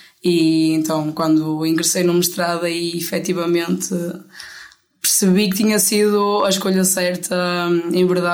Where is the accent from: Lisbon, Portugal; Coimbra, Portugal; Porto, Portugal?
Porto, Portugal; Paços de Ferreira; levou-me a ver um jogo de um clube da minha terra